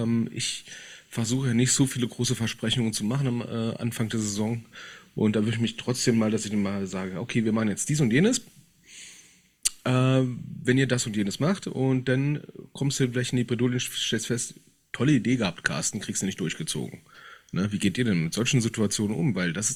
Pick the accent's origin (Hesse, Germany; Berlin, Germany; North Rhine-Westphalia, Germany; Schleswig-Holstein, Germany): Berlin, Germany; Das war ein Erwachen hier als Berliner Karneval.